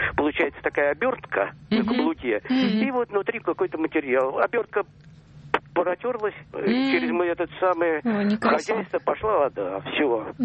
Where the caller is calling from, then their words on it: Moscow, Russia; я из Москвы звоню.